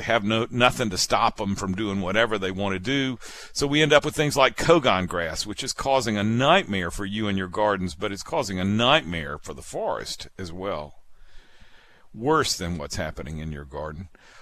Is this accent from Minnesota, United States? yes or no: no; Mississippi, United States; born there; also born or lived in Alabama; Look, I was born in Mississippi, I just got to confess to you another part of my secret. I was born in Mississippi. You know how far away that is. But we ended up in Alabama.